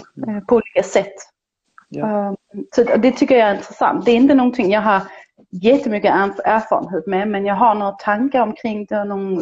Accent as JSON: {"language": "Swedish", "country": "Denmark", "accent": "Danish", "second_language": "Swedish", "said": "Jag har en del dansk brytning jag inte kommer undan, men annars går det bra."}